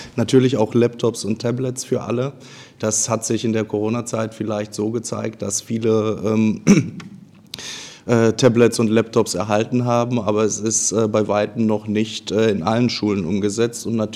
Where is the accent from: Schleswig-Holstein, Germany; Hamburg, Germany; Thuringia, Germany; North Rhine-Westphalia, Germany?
North Rhine-Westphalia, Germany; Castrop-Rauxel; born there; Ich bin 35 Jahre alt, geboren in Castrop-Rauxel.